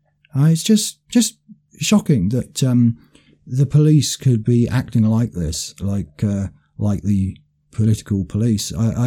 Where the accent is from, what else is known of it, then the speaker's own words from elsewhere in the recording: United Kingdom; I'm white British.